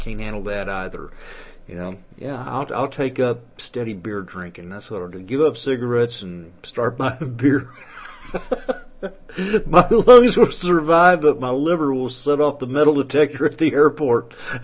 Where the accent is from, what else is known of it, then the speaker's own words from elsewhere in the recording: Fayetteville, United States; Here in my hometown of Fayetteville, you cannot smoke indoors anywhere except your own home or in your car.